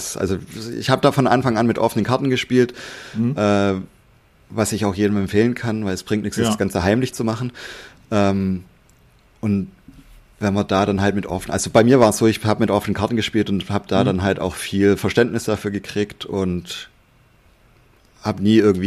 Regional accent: Baden-Württemberg, Germany; ich bin auch Schwabe.

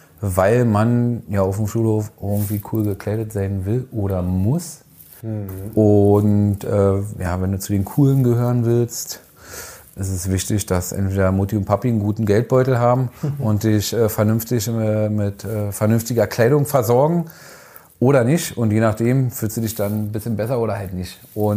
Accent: Berlin, Germany; born or raised there

